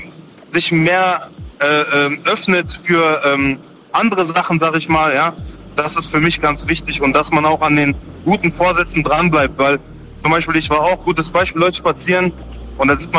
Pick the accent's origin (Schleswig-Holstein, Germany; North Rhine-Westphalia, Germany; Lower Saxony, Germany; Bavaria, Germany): North Rhine-Westphalia, Germany; Also ich komme aus dem Ruhrgebiet, bei uns ist das ein bisschen anders